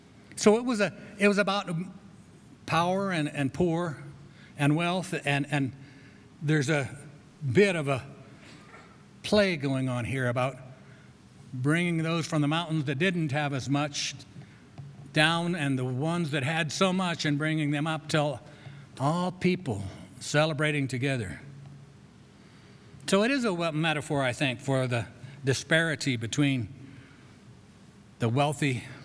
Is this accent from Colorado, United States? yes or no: yes; Grand Junction, Colorado, United States; also born or lived in Arvada; I've born and raised in Grand Junction, and then I've lived in Arvada.